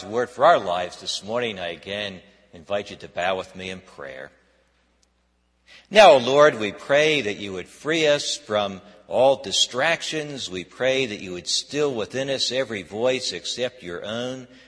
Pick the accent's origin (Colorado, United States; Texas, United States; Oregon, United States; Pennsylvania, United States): Pennsylvania, United States; Philadelphia; The best part about growing up in Philadelphia was this heightened awareness of history that comes from living in that place that is really the birthplace of our nation.